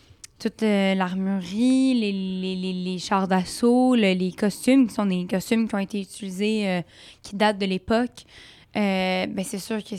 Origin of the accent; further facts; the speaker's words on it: Canada; Moi, je viens évidemment du Canada, donc d'être dans un pays qui est en paix, on n'a jamais connu la guerre.